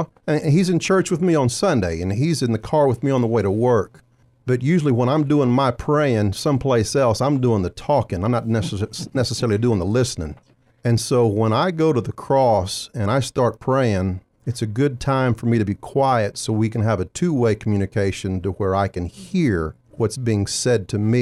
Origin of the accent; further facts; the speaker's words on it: Lakeway, Texas, United States; we're from Lakeway, Texas. We're from Lakeway, Texas, a very affluent area of the southwest side of Austin.